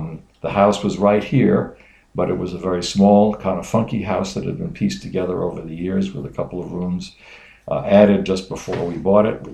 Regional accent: New York City, New York, United States; now in Mill Valley, United States; I was born in New York City. Longer ago than I'd like to think about.

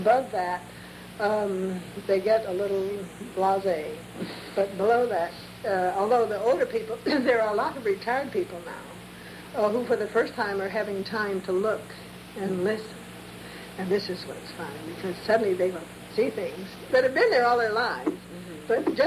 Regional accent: Honolulu, Hawaii, United States; I come from Honolulu, we have no snakes. I had never seen a snake until I came here.

